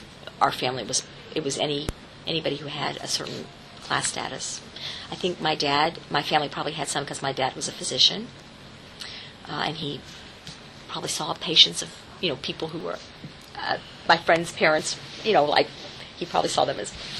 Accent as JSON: {"language": "English", "town": "Houston", "region": "Texas", "country": "United States", "tie": "born or raised there", "said": "I think growing up in Houston, which was such a city world, so many people were moving to all the time."}